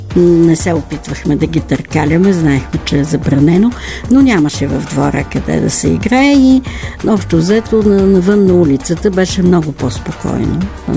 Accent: Sofia, Sofia City, Bulgaria; На мен като дете особено много ми е пречело това, че съм родена в София и че нямам никакво село.

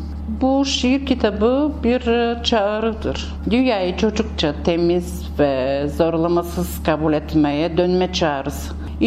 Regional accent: Veselets, Razgrad Province, Bulgaria; Deli Orman'ın kalbinde doğdum ve büyüdüm. Ruhumun kökenleri kara toprağın ta derinlerinde ve Razgrad ili Zavet ilçesi olan Veselet köyünün ormanlarındadır.

